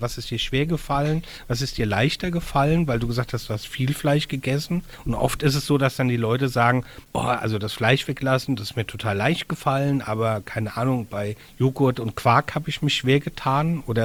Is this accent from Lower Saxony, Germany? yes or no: no; Mainz, Rhineland-Palatinate, Germany; wir sind beide aus Mainz